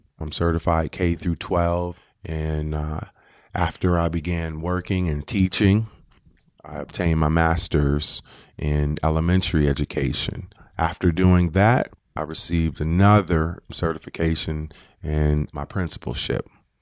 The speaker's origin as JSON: {"language": "English", "town": "Syracuse", "region": "New York", "country": "United States", "tie": "born or raised there", "said": "I was raised in Syracuse, New York. For the most part, my immediate family was very tight."}